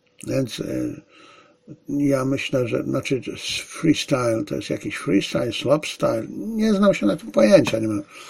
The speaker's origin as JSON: {"language": "Polish", "town": "Zabrze", "region": "Silesian Voivodeship", "country": "Poland", "tie": "born or raised there", "said": "urodziłem się w Zabrzu, wychowałem się w Zabrzu. Moja szkoła była rzut beretem od stadionu Górnika Zabrze"}